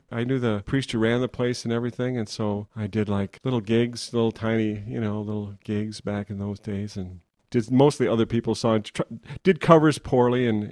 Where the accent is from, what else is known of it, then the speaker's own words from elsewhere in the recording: Marshall, Minnesota, United States; I grew up in Marshall, Minnesota.